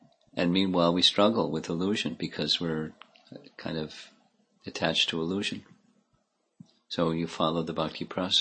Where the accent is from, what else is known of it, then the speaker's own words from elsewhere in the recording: United States; I'm American.